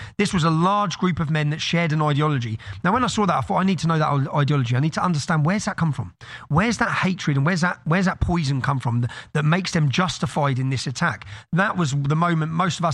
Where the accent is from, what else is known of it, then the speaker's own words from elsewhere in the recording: Luton, East of England, United Kingdom; So very early on, I realised growing up in Luton